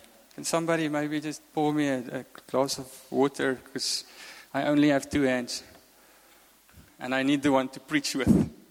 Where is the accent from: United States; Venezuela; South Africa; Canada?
South Africa; Free State; English is a second language; because I come from the Free State. And English is my second language. I learned it from television.